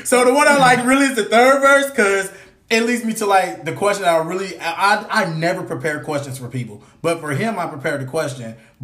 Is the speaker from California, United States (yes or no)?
yes; California, United States; So, I'm from California, right?